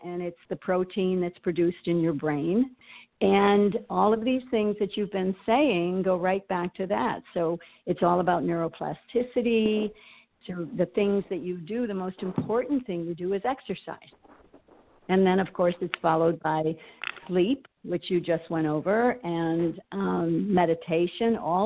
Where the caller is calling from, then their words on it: Boynton Beach, Florida, United States; I'm calling from Boynton Beach.